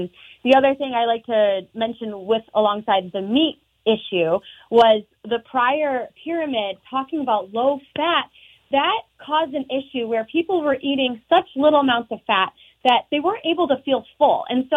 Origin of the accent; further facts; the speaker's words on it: Midwest, United States; also born or lived in Montana; I grew up in the Midwest before Montana, and so, I grew up rolling in wheat fields.